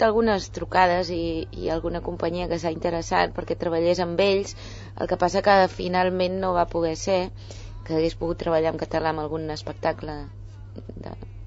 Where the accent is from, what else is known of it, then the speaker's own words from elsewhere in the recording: Catalonia, Spain; now in Madrid, Spain; hi ha molta gent que es pensa, no sap que sóc catalana.